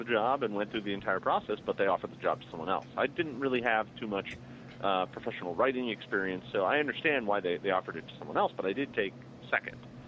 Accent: Milwaukee, Wisconsin, United States; I grew up in Milwaukee, and Gen Con was in my backyard

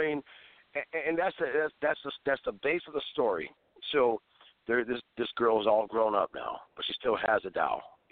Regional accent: Valparaiso, Indiana, United States; We are gonna probably do a screening here in Indiana, closer to my hometown of Valparaiso, because this is where most of my supporters are at.

